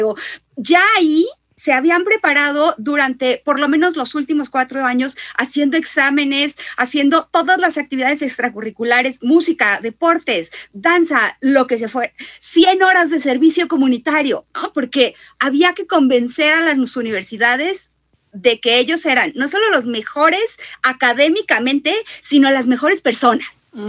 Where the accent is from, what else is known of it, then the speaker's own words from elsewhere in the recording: Ensenada, Baja California, Mexico; Llevé tacos de pescado porque soy de Ensenada.